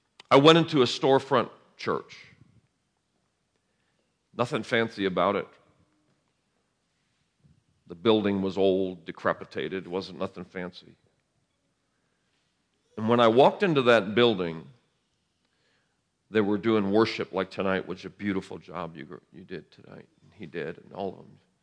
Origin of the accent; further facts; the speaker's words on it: New York, United States; I'm from New York. You know, where everybody's in bed, we're all up talking, eating food and talking and having fun, celebrating.